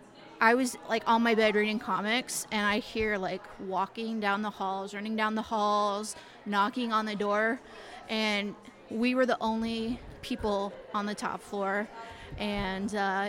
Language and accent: English; Elkhart, Iowa, United States; I'm from Elkhart, Iowa.